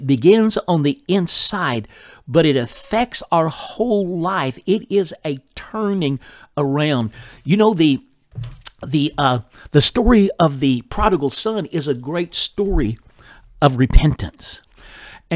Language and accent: English; Texas, United States; Or I grew up in North Texas back in the, I was born in 1947.